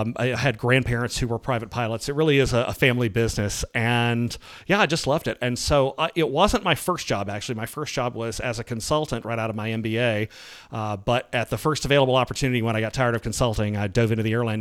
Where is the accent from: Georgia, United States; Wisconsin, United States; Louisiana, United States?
Georgia, United States; Atlanta; I grew up in the Atlanta area.